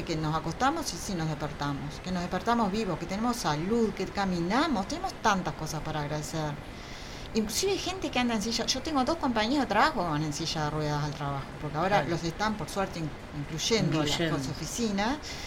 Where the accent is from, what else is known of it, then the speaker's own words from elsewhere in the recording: Uruguay; born there; Ya que nacimos en Uruguay, todos tenemos grabado carencia.